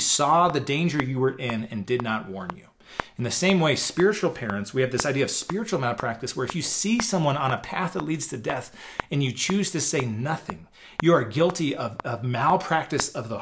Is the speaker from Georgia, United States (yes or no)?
no; Iowa, United States; I'm generally I try to be a nice person, and I'm from Iowa.